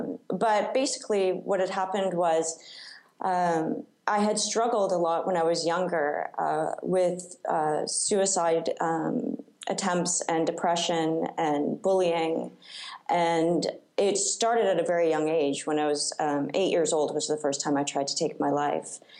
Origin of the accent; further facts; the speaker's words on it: Canada; I'm Canadian, but I live in Sweden part-time.